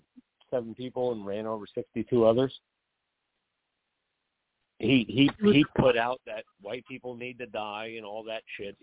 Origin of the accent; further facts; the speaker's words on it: Irvington, New Jersey, United States; I grew up in Irvington as a white kid. I was one of four white kids out of 1,700 kids.